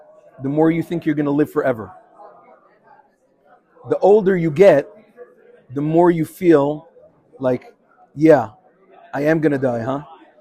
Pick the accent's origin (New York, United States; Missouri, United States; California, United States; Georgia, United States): New York, United States; Queens; And I'm saying I'm a kid from Queens.